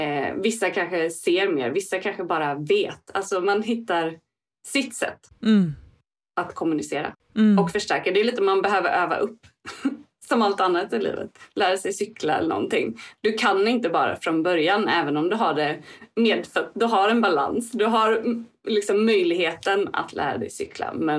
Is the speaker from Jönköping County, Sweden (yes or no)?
yes; Jönköping, Jönköping County, Sweden; Jag var ganska inne i Svenska kyrkan ett tag. Jag kom från Jönköping.